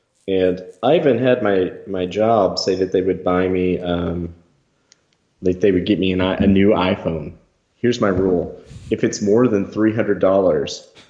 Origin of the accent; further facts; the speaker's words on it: United States; I'm like, I'm American. I know you won't trust me